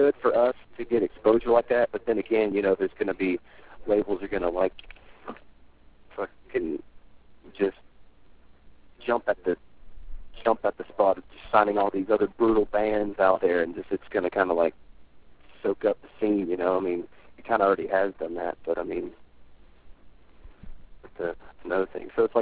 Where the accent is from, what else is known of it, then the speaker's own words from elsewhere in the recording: Knoxville, Tennessee, United States; because we're from Knoxville, Tennessee. No label executive is going to come out to fucking bumfuck Tennessee to see a band, you know?